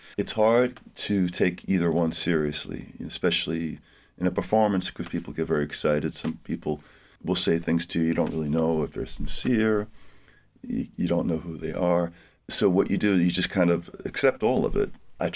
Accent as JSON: {"language": "English", "town": "Malverne", "region": "New York", "country": "United States", "tie": "born or raised there", "also_born_or_lived": "Elmhurst, Queens", "said": "I was born in Queens, in Elmhurst, Queens. My father was a New York City detective."}